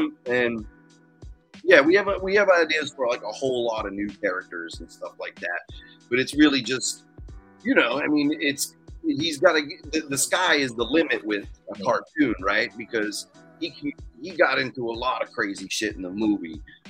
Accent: Pittsburgh, Pennsylvania, United States; I'm from Pittsburgh, PA.

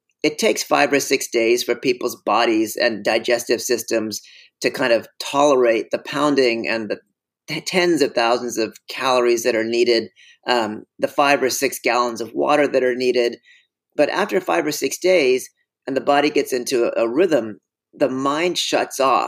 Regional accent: California, United States; So I grew up in California, you know, it has 35 million people in the state.

